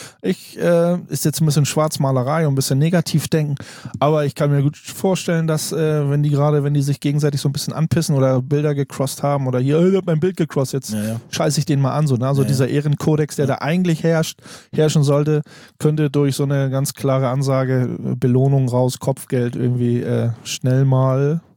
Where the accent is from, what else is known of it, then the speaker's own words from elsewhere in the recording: western Germany, Germany; Ich bin selber aus dem Westen